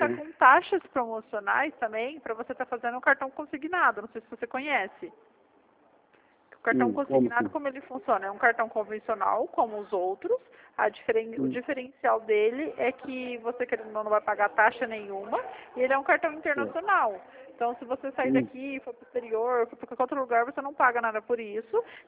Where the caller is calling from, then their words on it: Marília, São Paulo, Brazil; É que eu não sou daí, né? Eu sou daqui de Marília.